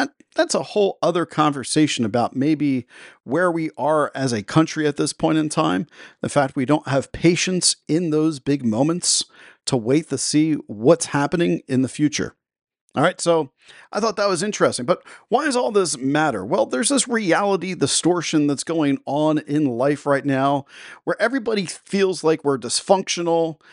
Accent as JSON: {"language": "English", "region": "Delaware", "country": "United States", "tie": "born or raised there", "said": "which was about 88% coverage here in my home state of Delaware."}